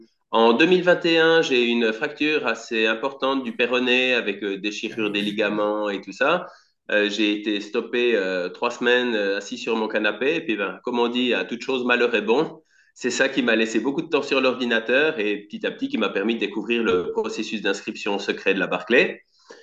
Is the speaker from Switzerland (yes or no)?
yes; Switzerland; Excuse-moi, je suis suisse